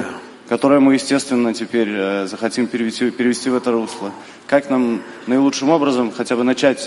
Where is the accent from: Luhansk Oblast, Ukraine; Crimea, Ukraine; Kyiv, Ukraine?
Kyiv, Ukraine; я из Киева.